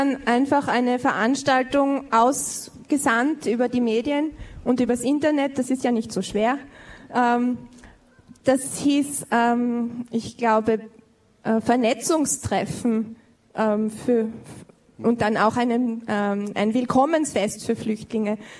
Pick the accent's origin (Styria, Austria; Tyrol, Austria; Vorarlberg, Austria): Styria, Austria; Liezen; In dem Bezirk, aus dem ich komme in Österreich, das ist der Bezirk Liezen in der Steiermark.